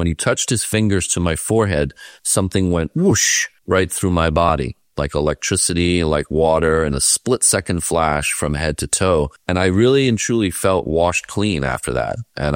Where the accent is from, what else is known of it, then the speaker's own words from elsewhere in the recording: Fort Lauderdale, Florida, United States; This was in South Florida, where I grew up in Fort Lauderdale.